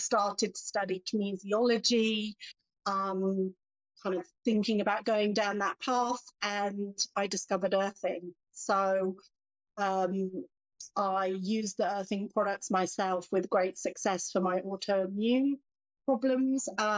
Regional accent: England, United Kingdom; moved away as an adult; now in Australia; I grew up in England.

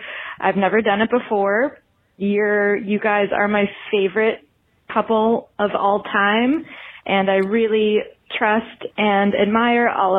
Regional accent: Philadelphia, Pennsylvania, United States; now in Pittsburgh, United States; I'm an optician in Pittsburgh, Pennsylvania. I love hearing Andy talk about Pittsburgh and Philly. I grew up in Philly.

